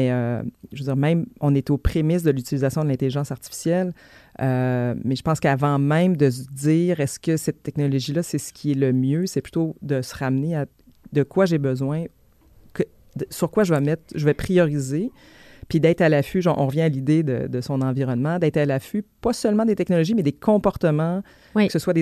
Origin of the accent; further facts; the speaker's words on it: Quebec, Canada; Et je pense qu'on doit être fiers oui. de ça en tant que Québécois